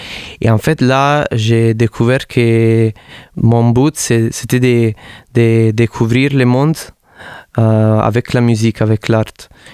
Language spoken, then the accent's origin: French; Naples, Campania, Italy; French is a second language; now in Montpellier, France; Je viens de Napoli, qui est aussi une ville très, très, très ethnique, entre plein de cultures différentes qui se sont fusionnées.